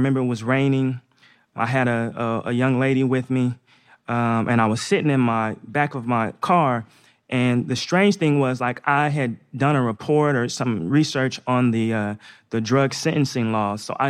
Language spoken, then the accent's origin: English; Northeast, United States; So I grew up in the Northeast. I played basketball just like all the other kids when I was young.